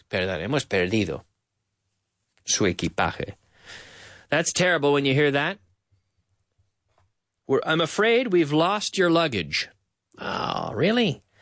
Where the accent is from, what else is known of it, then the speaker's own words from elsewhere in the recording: Canada; Yes, I am. Absolutely, I'm from Canada.